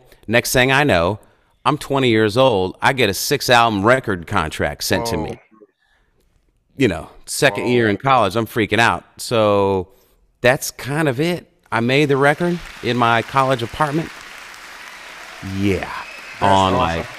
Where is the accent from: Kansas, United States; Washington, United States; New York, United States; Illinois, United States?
Illinois, United States; Chicago; I got really inspired by somebody in my hometown, just South Chicago.